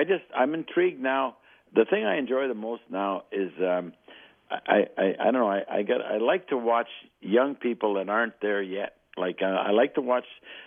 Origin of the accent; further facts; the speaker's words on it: Montreal, Quebec, Canada; I grew up in Montreal, and I mean, we played all sports in those days